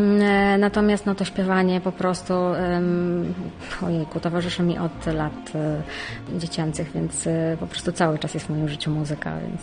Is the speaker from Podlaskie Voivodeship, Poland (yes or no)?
no; Lubliniec, Silesian Voivodeship, Poland; Ja pochodzę z Lublińca, także to jest niedaleko Wielunia